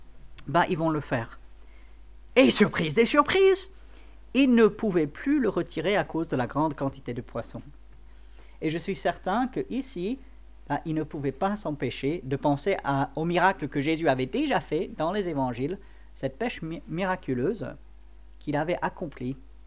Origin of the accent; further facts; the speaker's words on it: France; Et en tant que Français, ça nous semble logique, normal.